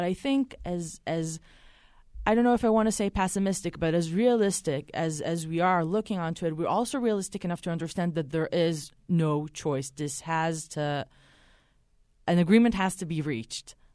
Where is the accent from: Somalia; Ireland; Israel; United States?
Israel; I grew up with same education, I mean basic Israeli educ